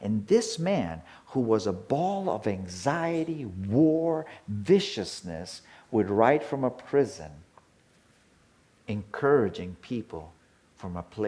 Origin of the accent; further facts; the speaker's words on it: Capdepera, Balearic Islands, Spain; When I was growing up in Capdepera, I would go to the market, and my grandparents would be at the market